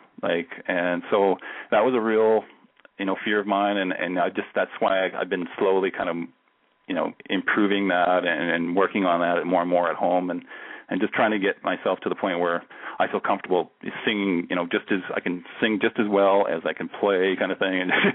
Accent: Canada; And I was like, I'm Canadian.

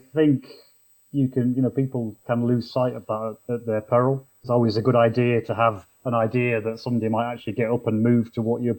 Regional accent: Yorkshire and the Humber, United Kingdom; I can remember going to the fair, our local fair, where I was brought up in Yorkshire

